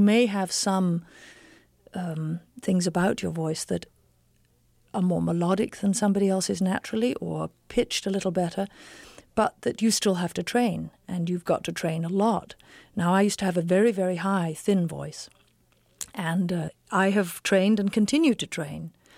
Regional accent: England, United Kingdom; accent: English; because everybody knows I'm English

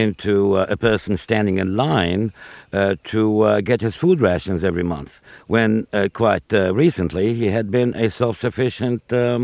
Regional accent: Beirut, Beirut Governorate, Lebanon; I'm your typical, indeed quintessential street kid when I was growing up in Beirut.

